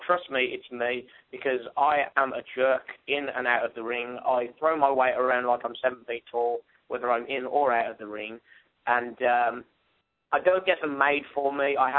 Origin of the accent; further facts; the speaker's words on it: Birmingham, West Midlands, United Kingdom; I honestly would love it to be back in Birmingham, in my hometown.